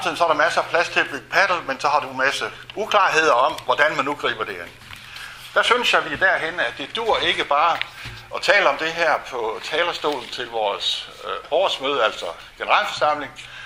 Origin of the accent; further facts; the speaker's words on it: Jutland, Denmark; now in Copenhagen, Denmark; jeg er helt sikker på, at som jyde, der har boet i København for længe, at jeg udtaler det forkert.